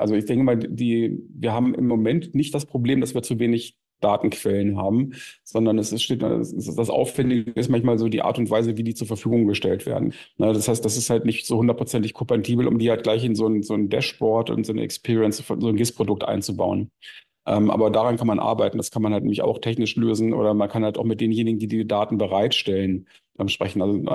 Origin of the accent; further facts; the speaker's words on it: Lower Saxony, Germany; also ich komme jetzt selber aus Niedersachsen